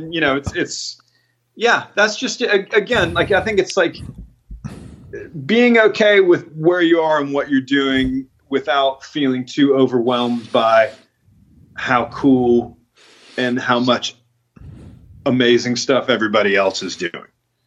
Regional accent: Atlanta, Georgia, United States; moved away; also born or lived in Boston, United States / Los Angeles, United States; leaving Atlanta to go to Boston was a huge one. And scary, you know, for a kid growing up in Atlanta, like I got to Boston, man, I may as well have been on the moon.

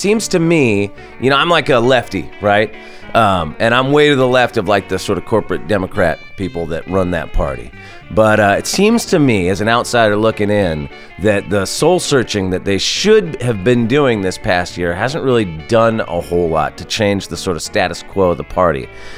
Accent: California, United States; And I'm from California. I don't know how to handle it.

